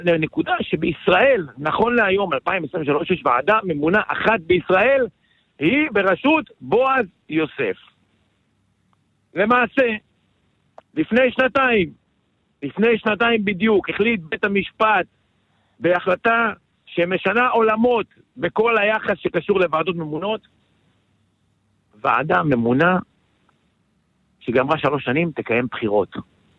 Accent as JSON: {"language": "Hebrew", "town": "Tiberias", "region": "Northern District", "country": "Israel", "tie": "born there", "said": "אני נולדתי בשכון אחווה, בטבריה."}